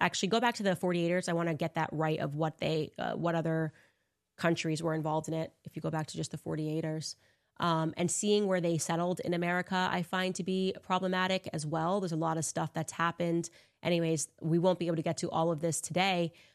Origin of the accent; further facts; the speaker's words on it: United States; because I'm American and I still have free speech.